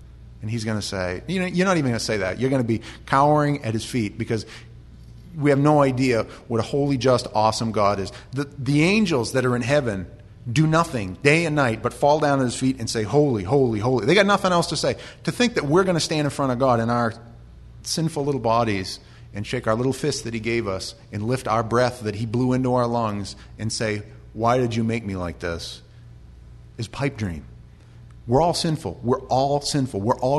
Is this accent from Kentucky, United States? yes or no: no; Maine, United States; they're rhythmically challenged because we're from Maine, let's be honest, and we don't have a whole lot of rhythm.